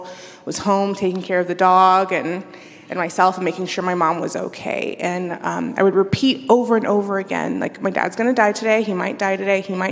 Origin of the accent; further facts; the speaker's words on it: Houston, Texas, United States; I grew up in Houston, Texas, so I'm a Texan. Hey, you're from that country too? Cool. Grew up in Houston. Really beautiful upbringing.